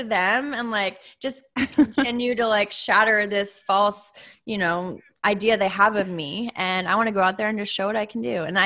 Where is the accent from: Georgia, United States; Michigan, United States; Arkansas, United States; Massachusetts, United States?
Massachusetts, United States; But I'm from Massachusetts. So I was thinking I want to do this, and I'm from a big Italian family.